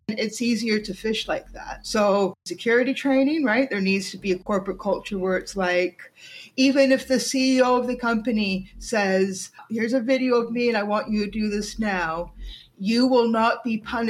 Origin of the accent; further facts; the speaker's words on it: Canada